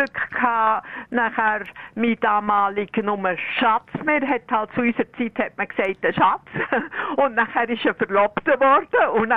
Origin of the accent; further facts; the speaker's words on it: Bern, Switzerland; accent: Bernese German; now in Basel-Landschaft, Switzerland; Also, wir sind halt Berner geblieben, obwohl wir in Basel-Landau gewohnt sind. Und die Kinder sind alle dort aufgewachsen. Aber irgendwie das Berndeutsch einmal bei mir kann man nicht wegbringen.